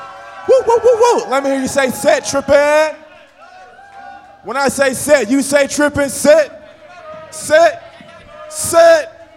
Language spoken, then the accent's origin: English; the South, United States; You know I ain't from here, but I come from the South. And, yeah, I miss barbecue food.